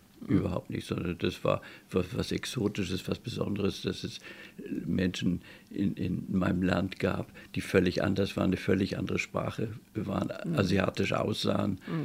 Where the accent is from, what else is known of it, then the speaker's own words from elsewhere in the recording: Hamburg, Germany; born there; Nee, ich bin im Mai 39 in Hamburg geboren.